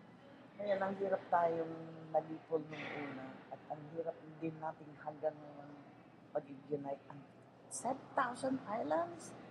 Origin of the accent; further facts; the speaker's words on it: Manila, Metro Manila, Philippines; because I grew up sa Manila rin, no?